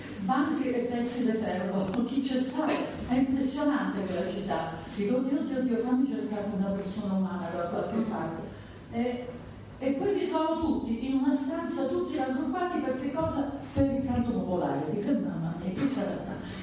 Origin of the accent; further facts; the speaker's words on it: Monte Porzio Catone, Lazio, Italy; Noi veniamo, voi da Cave, noi da Monteporzio, altri da Gallicano che vengono, abbiamo tutti questa fretta di riunirci